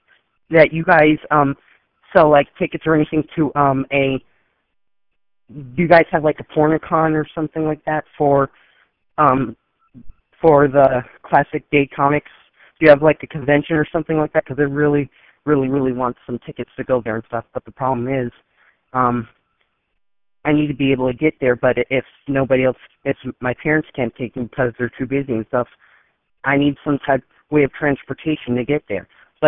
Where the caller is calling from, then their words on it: Mesa, Arizona, United States; I'm calling from Mesa, Arizona. I'm 18, and I'm a male.